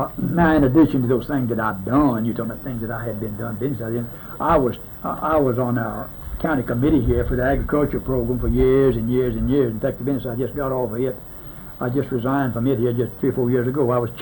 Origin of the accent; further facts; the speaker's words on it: Huntsville, Alabama, United States; and said I was from Huntsville, you know